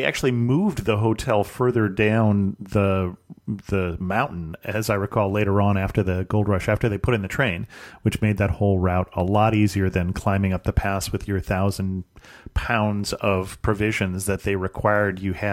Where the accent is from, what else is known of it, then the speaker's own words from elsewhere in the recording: California, United States; my grandparents were in Colorado, and I grew up in California